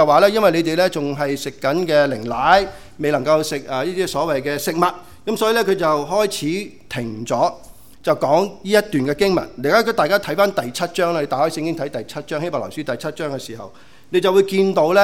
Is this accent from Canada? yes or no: no; Hong Kong; 仲係播緊我哋香港人講嘅粵語殘片嘅。